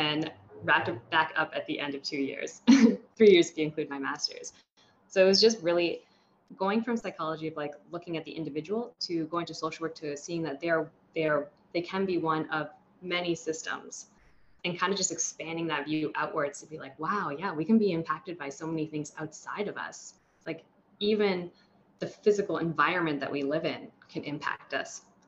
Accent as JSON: {"language": "English", "town": "Hamilton", "region": "Ontario", "country": "Canada", "tie": "born there", "said": "And I was born in Hamilton, Ontario, to parents who emigrated from El Salvador."}